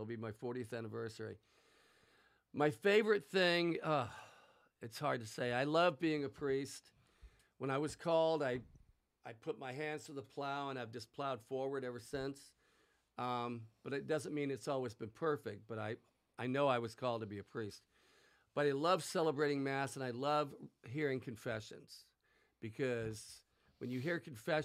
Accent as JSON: {"language": "English", "country": "Ireland", "said": "I'm Irish, so I'm telling you the truth."}